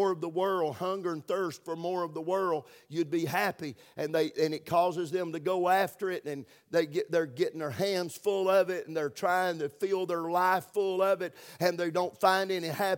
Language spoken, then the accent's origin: English; Pisgah Forest, North Carolina, United States; born there; I was born right there in Pisgah Forest. It's where I was actually born. And we lived there for the first year or two that I was in this world.